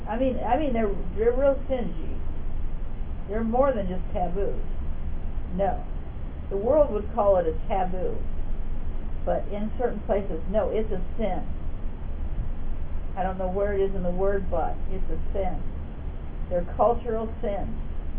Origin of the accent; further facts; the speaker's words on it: United States; Or I can't eat that particular food because I'm American and it would probably really make me sick.